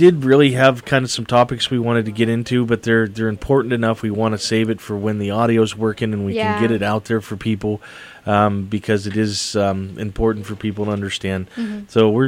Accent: United States; I'm shaky on my Catholicism, especially especially as an American.

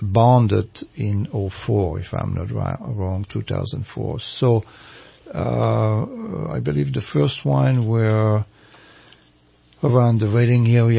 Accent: Geneva, Switzerland; also born or lived in Lausanne; I come from the Rhône Valley. I grew up in Geneva, Lausanne, around the Lake Geneva, Lac Léman. And that's basically the beginning of the Rhône Valley in Switzerland.

